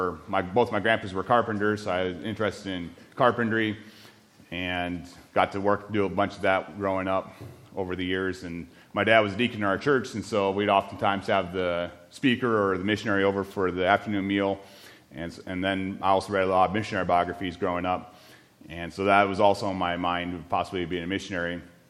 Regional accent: Iowa, United States; And growing up in Iowa, I was grew up in a Baptist church.

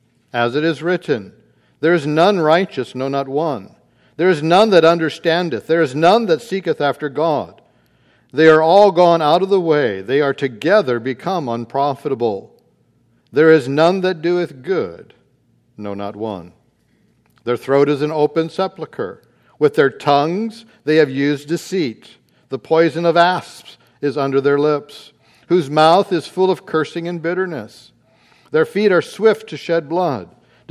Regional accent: United States; We love our country.

